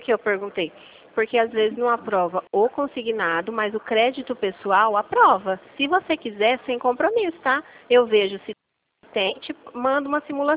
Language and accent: Portuguese; São Paulo, Brazil; eu sou de São Paulo.